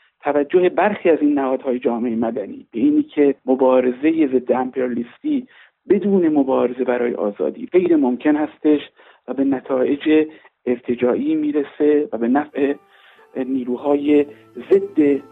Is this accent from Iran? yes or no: yes; Iran; moved away; نباید فراموش کرد که چرا ما از ایران آمدیم